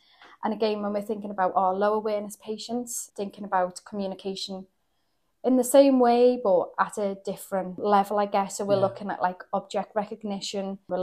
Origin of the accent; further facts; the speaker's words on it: Wales, United Kingdom; now in Liverpool, United Kingdom; So I'm actually from South Wales.